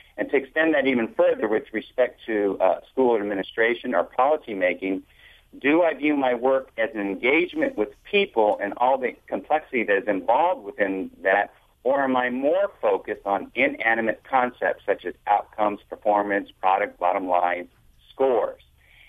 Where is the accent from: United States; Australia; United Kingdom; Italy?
Italy; I was born and raised in Italy. And then all the way until I graduated from high school.